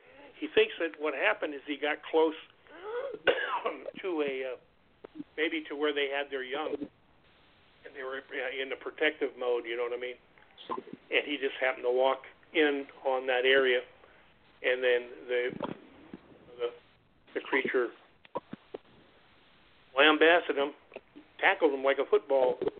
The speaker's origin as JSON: {"language": "English", "region": "Minnesota", "country": "United States", "said": "In Minnesota, I'm from Minnesota originally, but in Minnesota, right around where my family lives"}